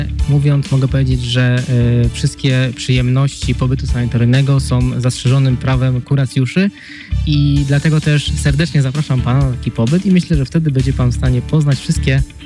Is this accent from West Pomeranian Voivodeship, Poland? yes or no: yes; Połczyn-Zdrój, West Pomeranian Voivodeship, Poland; ja jestem rodowitym połczynianem. Urodziłem się tutaj, mieszkam prawie, że całe moje życie.